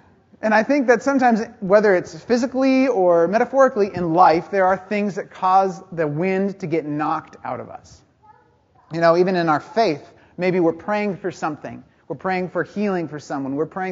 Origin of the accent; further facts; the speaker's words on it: Two Harbors, Minnesota, United States; growing up, I grew up in North Shore and Two Harbors. And so maybe if you're ever driving that pretty scenic route, you go north of Duluth, you keep going, and then you get to Two Harbors